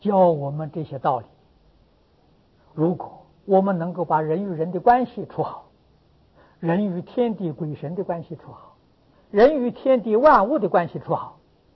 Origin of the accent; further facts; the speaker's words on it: China; 我们中国人常讲忠孝传家，我们的德行表现在哪里？